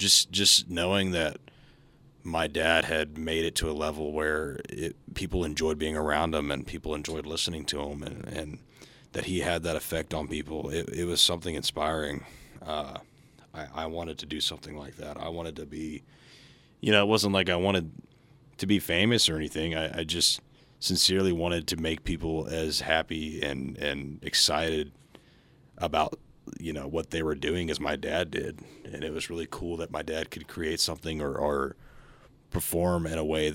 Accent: Texas, United States; growing up in Southeast Texas, you know, I had never really left the area as often.

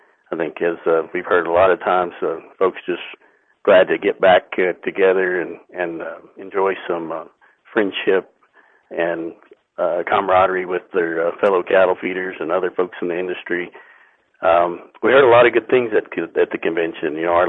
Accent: Texas, United States; Well, born and raised in the Texas Panhandle, farming and ranching east of Amarillo and Carson County predominantly.

